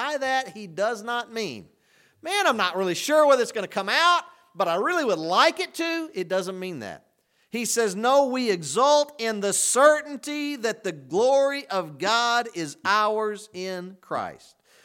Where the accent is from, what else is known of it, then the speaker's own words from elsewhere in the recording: Arkansas, United States; I'm from Arkansas.